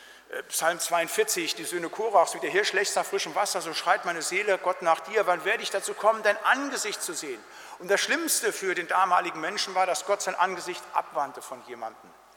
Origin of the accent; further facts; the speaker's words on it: North Rhine-Westphalia, Germany; da wo ich herkomme, in der Gegend, im Siegerland, im Oberbergischen